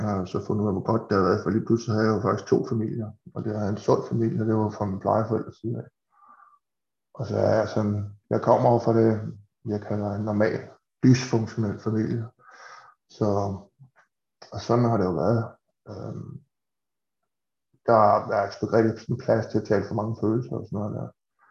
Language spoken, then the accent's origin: Danish; Capital Region of Denmark, Denmark; also born or lived in Østerbro; hvis jeg skal sige, hvor jeg kommer fra, så er det Vestegn, det er sådan det, jeg har mest sådan tilknytning til. Men når sandheden skal frem, så har vi boet rigtig mange steder, som på grund af min fars arbejde.